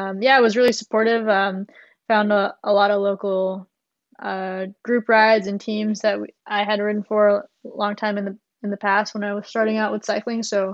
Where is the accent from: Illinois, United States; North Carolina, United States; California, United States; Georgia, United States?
California, United States; Tustin; also born or lived in Garden Grove, United States / Cyprus; So I was born in Garden Grove, California, and then when I was about 6 or so, I spent like five years in Cyprus, and then when I was about 6, our family moved to Tustin, California.